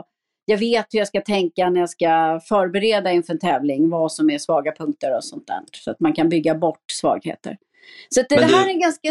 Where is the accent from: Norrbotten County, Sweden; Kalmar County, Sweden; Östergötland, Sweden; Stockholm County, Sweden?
Stockholm County, Sweden; Täby; jag är född uppvuxen i Täby, precis bredvid Täby Galopp.